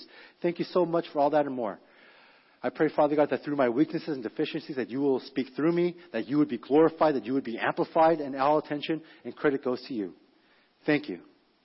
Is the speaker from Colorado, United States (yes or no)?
yes; Colorado, United States; Pastor says I'm from Colorado, and I'm a huge Denver Broncos fan